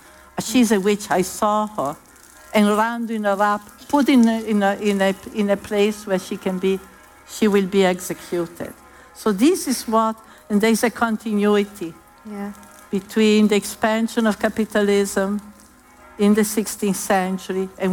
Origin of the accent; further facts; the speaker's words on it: Italy; I come from Italy and we have so many songs